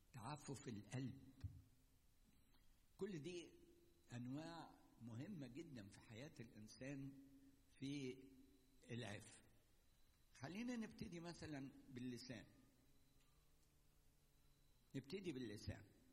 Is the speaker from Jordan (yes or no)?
no; Egypt; يعني إحنا كمصريين ساعات كتير، متأسف إن أنا بقول الكلام ده.